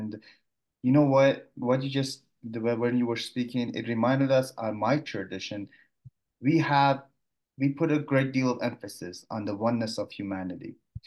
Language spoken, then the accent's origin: English; Shiraz, Fars, Iran; It's by the Persian poet Sadi from Shiraz, who's from my hometown.